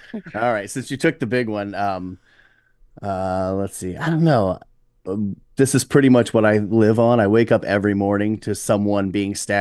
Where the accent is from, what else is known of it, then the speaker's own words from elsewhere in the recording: Fernandina Beach, Florida, United States; I'm from Fernandina Beach, Florida, way in the northeast corner of Florida. We run a small trivia company here.